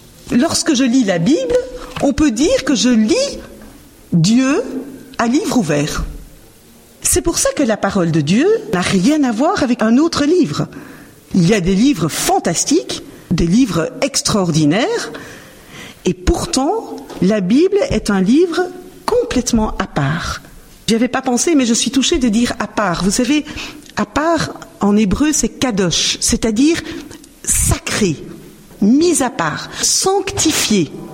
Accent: Belgium; now in France; je suis responsable d'Avance au large. Je suis belge, j'habite en France depuis 19 ans.

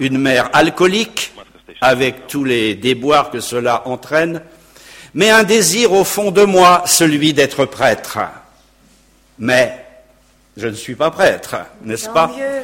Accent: Tours, Centre-Val de Loire, France; nous venons de Tours. À Tours, j'étais enseignant dans un collège catholique

